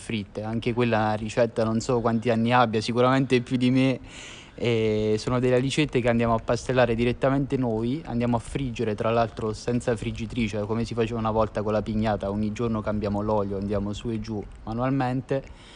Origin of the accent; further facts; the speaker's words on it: Abruzzo, Italy; che è un presidio slow food giù da noi in Abruzzo